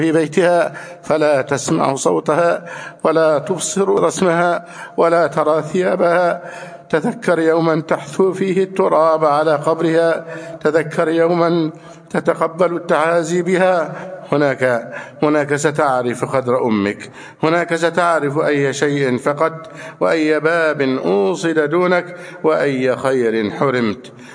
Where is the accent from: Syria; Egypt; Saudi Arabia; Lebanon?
Egypt